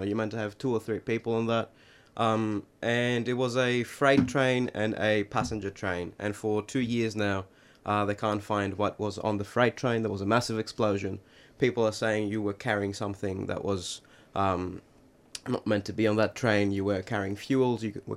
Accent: Thessaloniki, Central Macedonia, Greece; I mean, I'm from Thessaloniki.

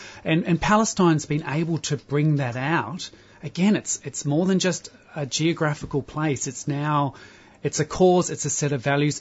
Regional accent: New Zealand; I'm from Aotearoa, New Zealand. I have Māori heritage from Aotearoa.

